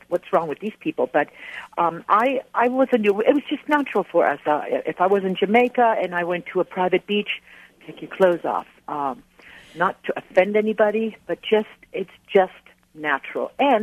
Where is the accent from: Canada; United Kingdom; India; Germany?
Germany; now in United States; and so I'm from Germany, so it is a very natural thing for us to do, especially with children.